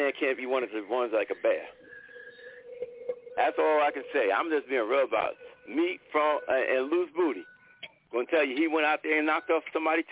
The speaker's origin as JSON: {"language": "English", "region": "New York", "country": "United States", "said": "even though I'm from New York, Long Island, it don't matter"}